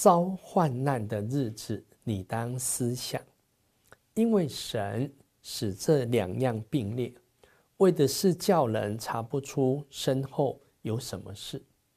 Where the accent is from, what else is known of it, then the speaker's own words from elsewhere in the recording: China; 我们中国人的一位很有名的这个皇帝